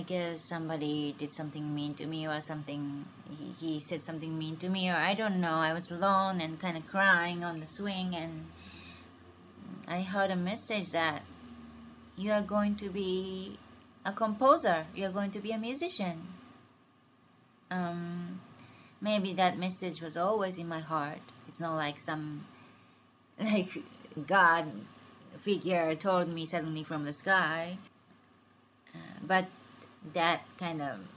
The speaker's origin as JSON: {"language": "English", "country": "Japan", "tie": "born or raised there", "second_language": "English", "said": "Well, growing up in Japan was fine."}